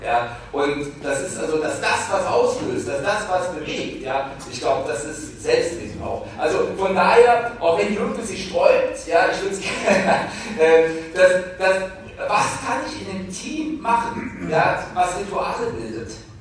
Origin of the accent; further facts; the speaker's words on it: Hesse, Germany; also ich bin ja Hesse